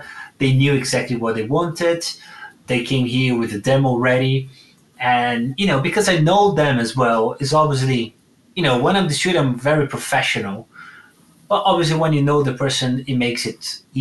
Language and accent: English; Brazil; now in London, United Kingdom; basically I'm in London, but I'm from Brazil, right?